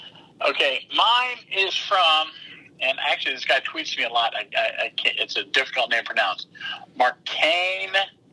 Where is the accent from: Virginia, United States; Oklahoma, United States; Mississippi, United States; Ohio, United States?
Virginia, United States; McLean; You know, I drive by it every time, and I never, considering I'm from McLean, you would think that I would stop there some point.